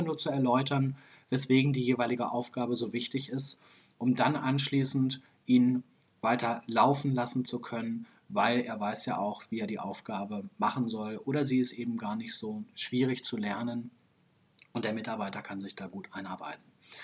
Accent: Hanover, Lower Saxony, Germany; In Hannover, wo ich herkomme, gibt es noch so ein altes Kino aus den 70er Jahren.

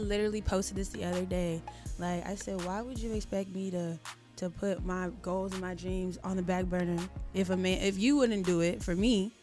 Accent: Texas, United States; Like I said, I'm from Texas. So when I first moved there back in like 2010, I was immersed into the Dallas music scene.

